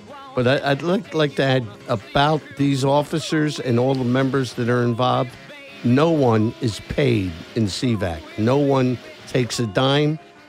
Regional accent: Wildwood, New Jersey, United States; And we grew up in Wildwood.

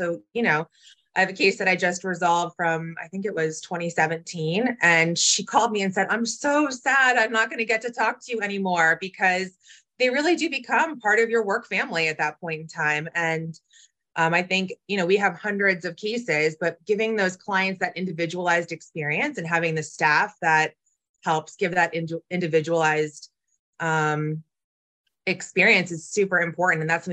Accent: Boston, Massachusetts, United States; now in Philadelphia, United States; So I was raised in Boston, ended up back in Philly.

